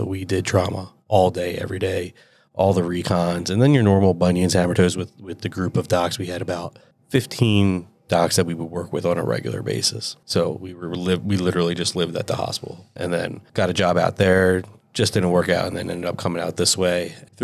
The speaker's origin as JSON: {"language": "English", "region": "Pennsylvania", "country": "United States", "tie": "born or raised there", "said": "I grew up in Bucks County, so I'm just on the other side of the turnpike here. My parents were fresh off the boat from Trinidad."}